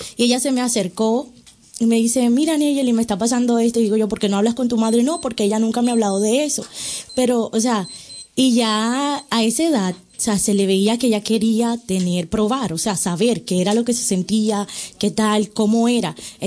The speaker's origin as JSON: {"language": "Spanish", "country": "Dominican Republic", "said": "en mi país, que es República Dominicana, no se le permite"}